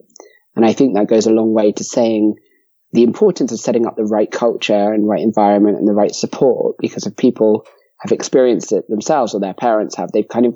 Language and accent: English; London, United Kingdom; So I grew up in North London, not too far from Camden, which we've already mentioned.